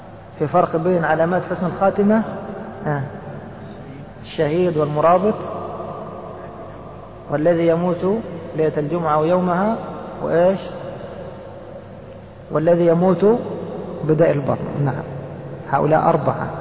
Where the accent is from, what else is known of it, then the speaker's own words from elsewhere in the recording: Egypt; وخاصة عندنا في مصر في مجمع السواقين مكان معين الناس يركبون منه